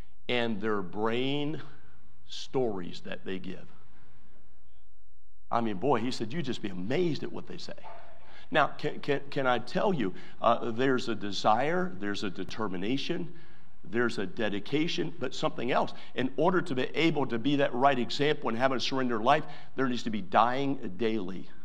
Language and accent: English; Maryland, United States; It was in Hampstead, Maryland. I was raised in Maryland.